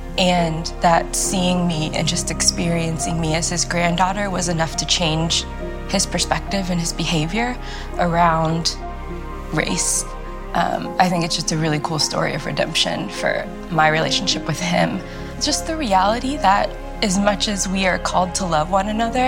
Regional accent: Florida, United States; born there; I was born in Florida, and my mom was young, single, and white.

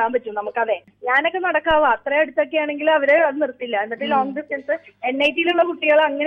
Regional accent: Ernakulam, Kerala, India; എന്റെ ശരിക്കും എറണാകുളമാണ് സ്ഥലം, വർക്ക് ചെയ്യുന്നതാണ് കോഴിക്കോട്.

